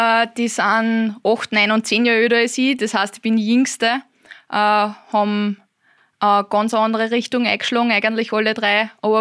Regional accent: Lower Austria, Austria; Ich komme aus Sissenbach bei Rapsener Teier, das ist im schönen Waldviertel.

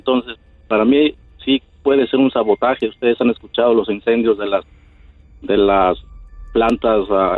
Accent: Guanajuato, Mexico; No, yo soy del estado de Guanajuato.

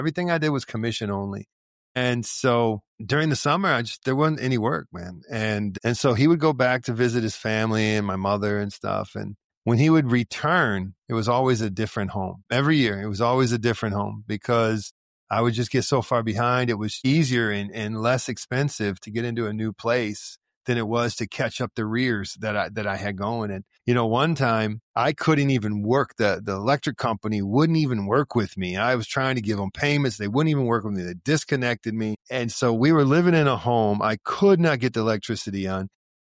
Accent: Detroit, Michigan, United States; I was born and I grew up in Detroit, in an inner city.

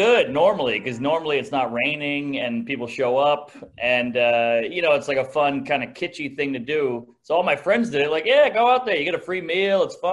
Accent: New Orleans, Louisiana, United States; No, I grew up in New Orleans, Louisiana, born and raised in a weird house that was like a dilapidated mansion in a poor neighborhood.

